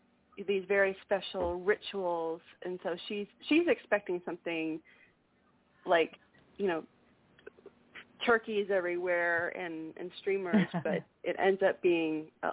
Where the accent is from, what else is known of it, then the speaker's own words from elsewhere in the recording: Texas, United States; you know, I'm a Texan. I've lived here my whole life.